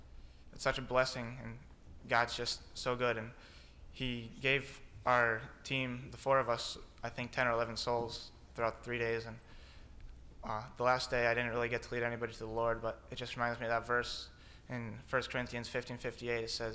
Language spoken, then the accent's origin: English; Pennsylvania, United States; I'm from Pennsylvania.